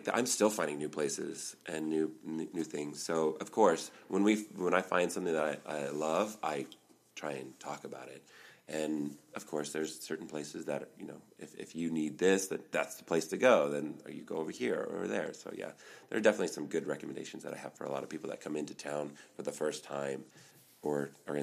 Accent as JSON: {"language": "English", "town": "Las Vegas", "region": "Nevada", "country": "United States", "tie": "born or raised there", "said": "born and raised in Las Vegas, what? Like, a Vegas native is now going to be, you know, in a Cirque du Soleil show, acrobat"}